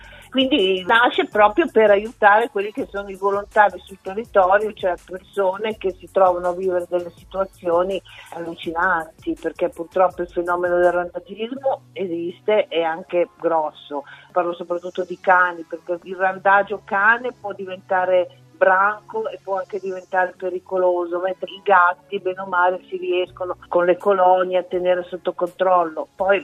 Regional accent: Milan, Lombardy, Italy; in quanto sono cresciuta a Milano

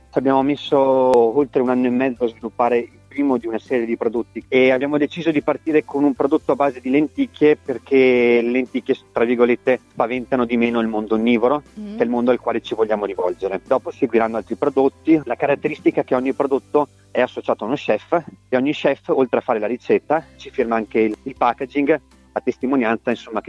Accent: Trento, Trentino-Alto Adige, Italy; Io sono di Trento

